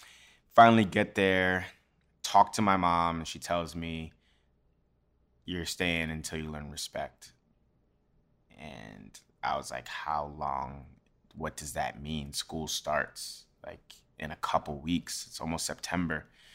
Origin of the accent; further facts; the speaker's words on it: New York City, New York, United States; I think growing up in New York City toughens you as a kid